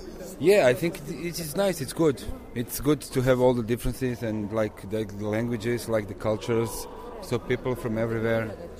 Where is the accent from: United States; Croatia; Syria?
Croatia; English is a second language; I come from Croatia.